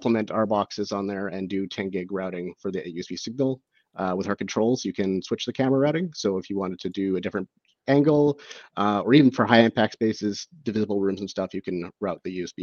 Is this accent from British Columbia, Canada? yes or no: yes; Vancouver, British Columbia, Canada; We're from Vancouver. So we like to name everything Vancouverized things.